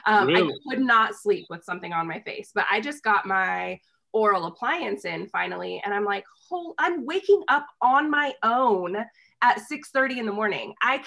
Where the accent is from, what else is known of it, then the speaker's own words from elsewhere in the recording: United States; it stung a bit, let's be honest, because I'm from the United States